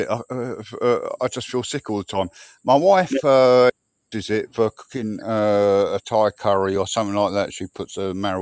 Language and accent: English; United Kingdom; Yeah, no problem at all. I'm British, yeah.